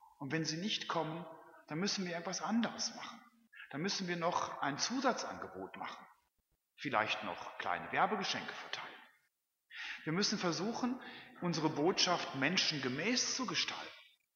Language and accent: German; North Rhine-Westphalia, Germany; in meiner Heimat am Niederrhein